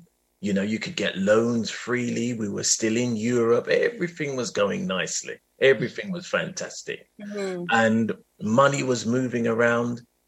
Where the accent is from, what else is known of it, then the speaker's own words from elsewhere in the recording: Lewisham, London, United Kingdom; but I am from Southeast London and I'm from Lewisham.